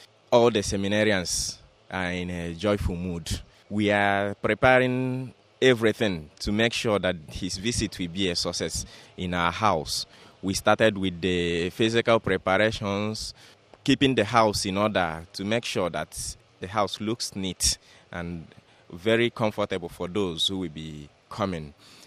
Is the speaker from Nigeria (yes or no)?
yes; Aba, Abia, Nigeria; moved away as an adult; now in Benin; I'm a Nigerian from the Catholic Diocese of Aba